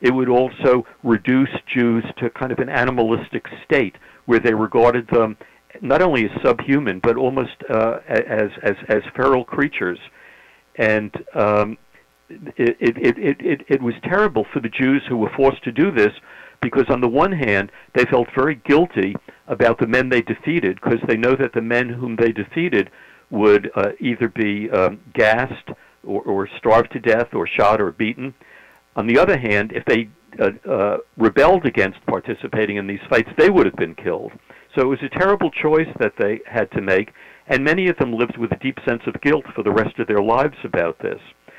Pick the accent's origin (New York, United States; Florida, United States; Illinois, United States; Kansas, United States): New York, United States; You know, I was a skinny little Jewish kid growing up in New York, and my father thought that I should learn to box to defend myself.